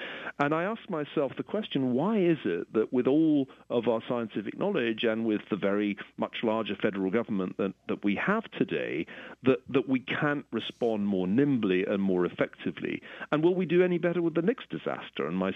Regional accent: United Kingdom; And I have to admit, being a Brit, I didn't actually know what SOL stood for

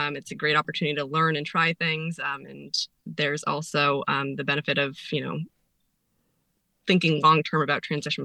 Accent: Cape Elizabeth, Maine, United States; I grew up in Cape Elizabeth, which is, as you guys probably know, not a community known for its large animal agriculture.

